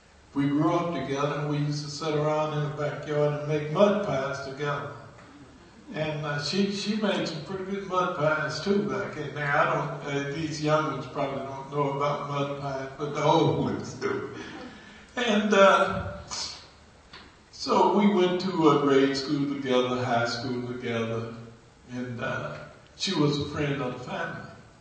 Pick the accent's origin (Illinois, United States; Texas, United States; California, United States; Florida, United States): Illinois, United States; East St. Louis; I grew up in East St. Louis, Illinois, a poor town, dirt poor town.